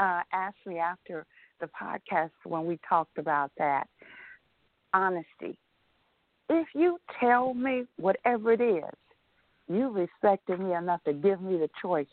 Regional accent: Chicago, Illinois, United States; I'm from Chicago. Don't even go there.

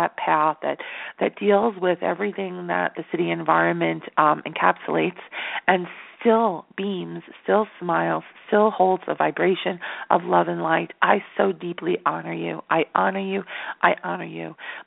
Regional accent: New York City, New York, United States; and I am a New Yorker. I lived inside Manhattan for years upon years, never dreamt I would be anything but a New Yorker.

